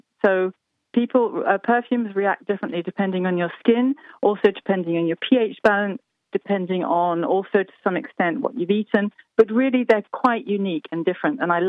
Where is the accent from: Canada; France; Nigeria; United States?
France; I was brought up in France, and it makes me smile with a feeling of affection.